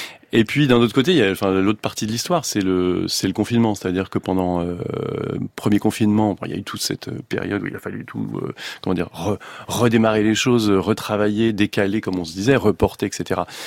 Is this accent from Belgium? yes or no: no; Normandy, France; Et en tant que Normand